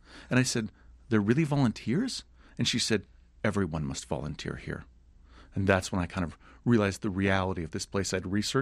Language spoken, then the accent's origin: English; United States; And I didn't quite realize how much, as an American, I was used to seeing a message for commerce on every surface.